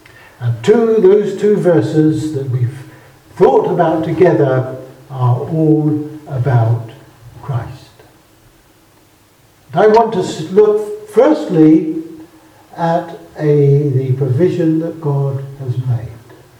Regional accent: Southampton, South East England, United Kingdom; I come from Southampton in the south of England, and that's right next to the New Forest, which is a beautiful place.

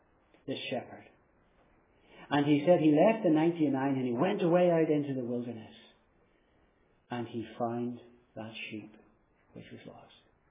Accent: Ireland; accent: Irish; You can tell from my accent, I come from Ireland.

